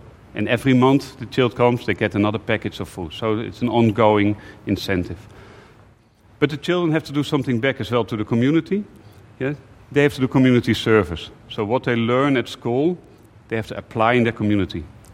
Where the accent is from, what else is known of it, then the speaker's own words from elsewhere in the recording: Netherlands; And here I am, I'm from Holland, you know.